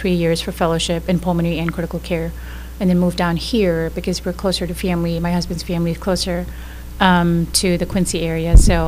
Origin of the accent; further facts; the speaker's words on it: Pakistan; moved away as an adult; now in United States; I grew up in Pakistan. That's where I'm originally from. Did my medical school in Pakistan in Karachi, and then moved here in 2014 for my residency. I was in Minnesota